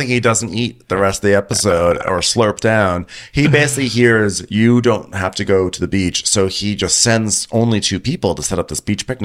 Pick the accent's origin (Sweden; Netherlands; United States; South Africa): Sweden; English is a second language; It's okay. We are wearing blazers because we're from Sweden.